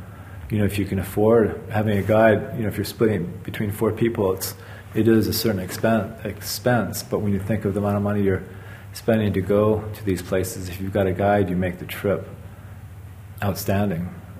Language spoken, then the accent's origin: English; Hawaii, United States; now in Switzerland; the cultures that I grew up in Hawaii or here in Switzerland.